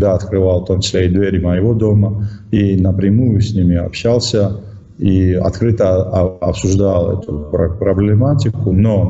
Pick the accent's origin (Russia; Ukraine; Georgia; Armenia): Georgia; Russian is a second language; зачем меня столь сильно критикуют в Грузии, у меня на родине, называют агентом Кремля, врагом Отечества